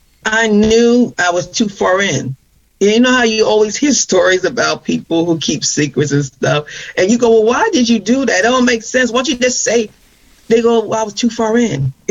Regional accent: New York, United States; born there; I was born in Harlem, New York, and in Manhattan. I was drawn to that place.

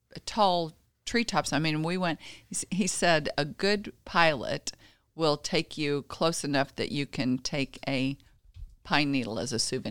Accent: Las Vegas, Nevada, United States; So I was born in Las Vegas, which is kind of odd because for the last 25 or 30 years, a lot of what's happened in the rodeo industry has happened in Vegas. But I grew up there.

